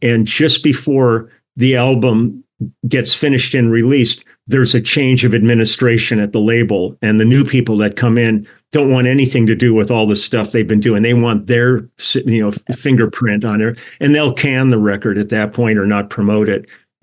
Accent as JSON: {"language": "English", "town": "Milwaukee", "region": "Wisconsin", "country": "United States", "said": "I said, me too. I was from Milwaukee."}